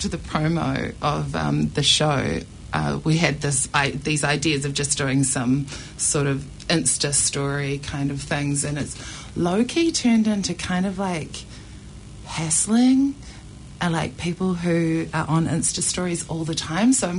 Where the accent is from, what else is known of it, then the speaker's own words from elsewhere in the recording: Takapuna, Auckland, New Zealand; where I grew up on the North Shore, and it was weird. I in Takapuna